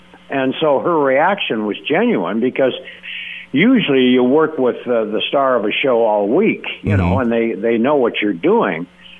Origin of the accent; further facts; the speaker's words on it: Ottawa, Ontario, Canada; moved away as an adult; I grew up in Ottawa, Canada. I'm a Canadian